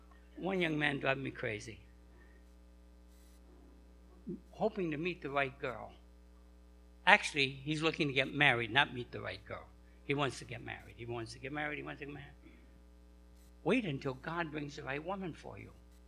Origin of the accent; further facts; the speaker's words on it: New York, United States; But you see, it is a struggle because I blame the fact I'm a New Yorker. You know how New Yorkers are.